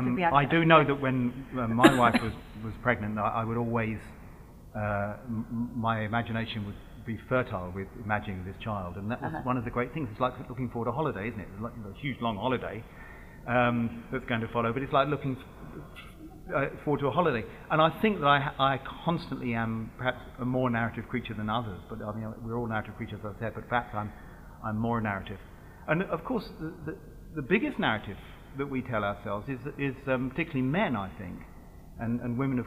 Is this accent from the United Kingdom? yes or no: yes; Birmingham, West Midlands, United Kingdom; I don't want to set my novel in a real Birmingham, which is my hometown